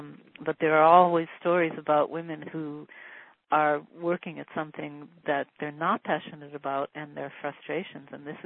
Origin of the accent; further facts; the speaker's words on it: Detroit, Michigan, United States; back when I was in grade school 100 years ago, I was growing up in Detroit